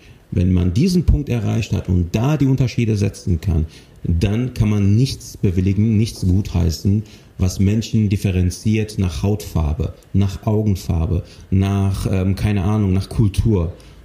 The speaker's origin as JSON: {"language": "German", "town": "Cologne", "region": "North Rhine-Westphalia", "country": "Germany", "tie": "born there", "said": "ich bin Jahrgang 75, ich bin in Köln geboren"}